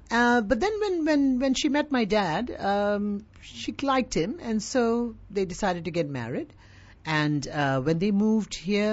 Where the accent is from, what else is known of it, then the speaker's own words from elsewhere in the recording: Kampung Pandan, Kuala Lumpur, Malaysia; we grew up in Kamun Pandan area, Jalan Shah Bandar. And in that area, it was all government servants.